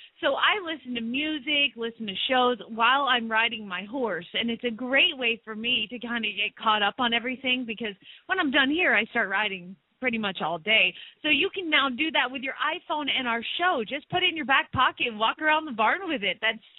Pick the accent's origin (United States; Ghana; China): United States; Phoenix, Arizona; from Phoenix, Arizona